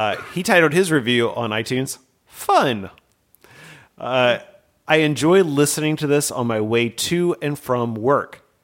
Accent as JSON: {"language": "English", "town": "Albany", "region": "Georgia", "country": "United States", "tie": "born or raised there", "said": "I grew up in Daugherty County, which is where Albany, Georgia is."}